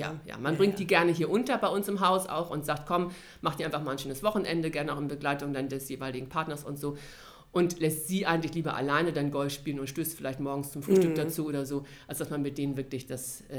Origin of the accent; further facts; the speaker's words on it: Hamburg, Germany; Ich komme aus Poppenbüttel direkt. Also mein Elternhaus ist mehr oder weniger 3 Straßen entfernt vom Treudelberg.